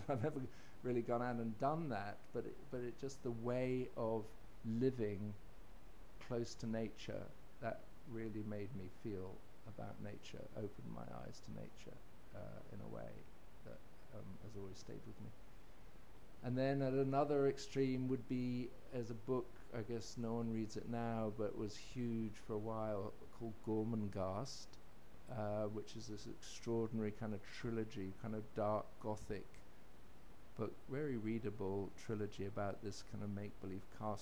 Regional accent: United Kingdom; because I come from Britain

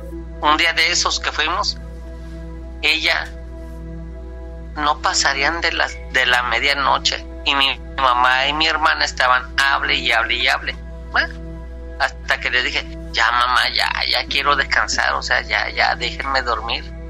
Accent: Veracruz, Mexico; yo soy de Veracruz, para aclarar, entrando en contexto.

